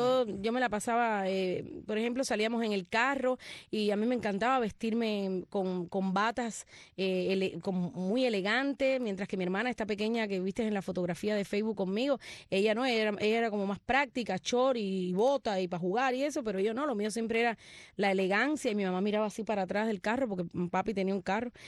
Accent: Ciego de Ávila, Cuba; Bueno, yo soy avileña, nací en Ciego de Ávila y orgullosa de ser de allí. Muchos me dicen, eres camagüeyana, pero bueno, mi madre siempre decía, somos avileños, nacimos en la ciudad de Ciego de Ávila.

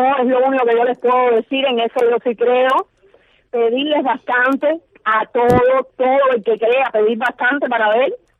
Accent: Havana, Cuba; nosotros somos habaneros, pero no pensamos como los habaneros.

